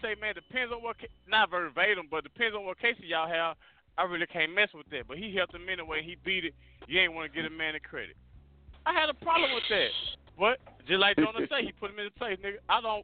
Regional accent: Louisiana, United States; now in California, United States; I'm in California now. You know I came from Louisiana

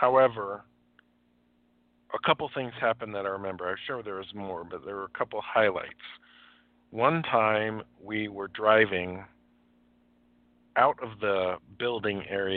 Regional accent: Clovis, New Mexico, United States; born there; I was born in Clovis, New Mexico

